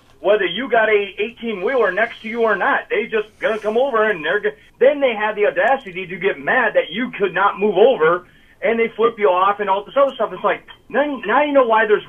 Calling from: Des Moines, Iowa, United States; Driving into Des Moines.

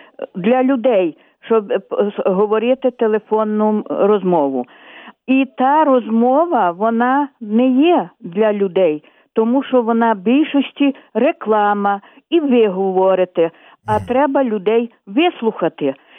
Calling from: Ternopil Oblast, Ukraine; то дзвонять з Тернопільщини.

